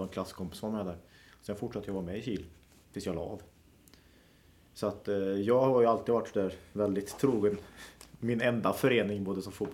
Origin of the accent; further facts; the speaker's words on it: Forshaga, Värmland, Sweden; Jag är från Forshaga.